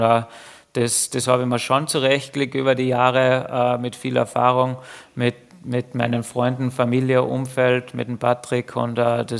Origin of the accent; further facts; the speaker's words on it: Austria; Ich glaube, das ist ganz, ganz wichtig bei uns in Österreich